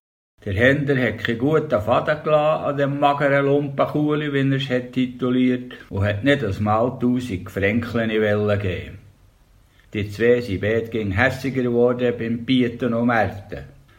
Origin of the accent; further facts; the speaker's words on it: Bern, Switzerland; accent: Bernese German; first language Bernese German; Berndeutsch ist meine Muttersprache. In der Muttersprache kann ich mich am besten ausdrücken. Mein Berndeutsch kommt aus dem Niesenschatten und dort fühle ich mich wohl in der Gegend und im Dialekt.